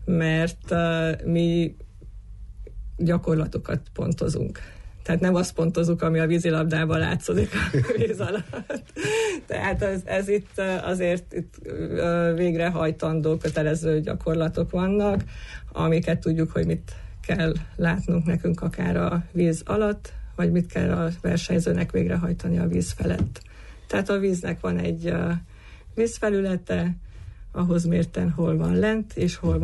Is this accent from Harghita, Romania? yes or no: no; Târgu Mureș, Mureș County, Romania; now in Hungary; Tulajdonképpen itt nőttem föl, és egyre jobban vonz az itthoni légkör